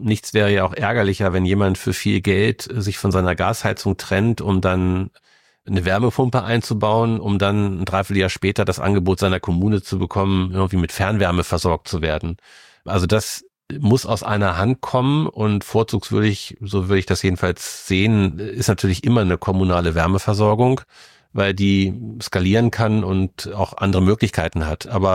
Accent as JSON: {"language": "German", "region": "Lower Saxony", "country": "Germany", "said": "Das kann ich gut auch als Niedersachse hinnehmen."}